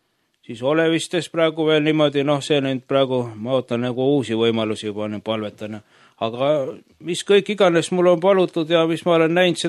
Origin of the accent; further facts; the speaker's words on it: Tartu, Tartu County, Estonia; born there; Mina olen sündinud Tartus, olen sündinud 69. aastal ja usule tulek oli mul niimoodi, et ma alguses käisin Luteri kirikus 90. aastal, aga siis ma käisin nagu paralleelselt ka siin Karmelis käisin ja teistes kogudustes ka.